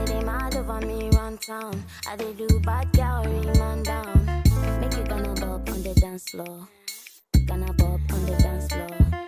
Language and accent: French; Senegal; il y a deux jours, j'ai discuté avec un collègue, je suis sénégalais.